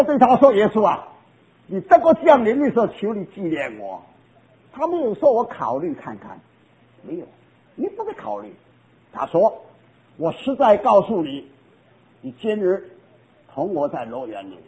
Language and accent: Chinese; China; 我不是说我身为中国人讲孝亲